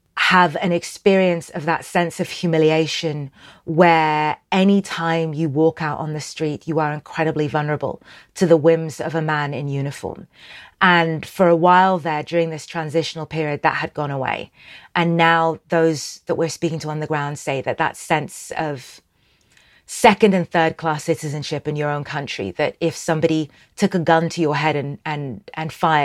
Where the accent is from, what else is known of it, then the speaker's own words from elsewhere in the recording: Sudan; I'm from Sudan.